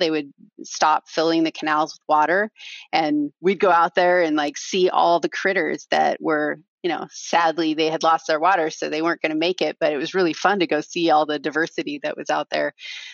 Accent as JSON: {"language": "English", "region": "Oregon", "country": "United States", "tie": "born or raised there", "said": "Oh man, I grew up in Southern Oregon, east of the Cascades. So I was kind of in a rural community."}